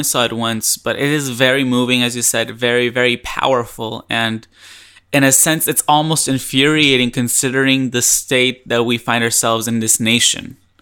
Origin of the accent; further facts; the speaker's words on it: Mexico; I am not from the U.S. I am from Mexico. I grew up in Mexico.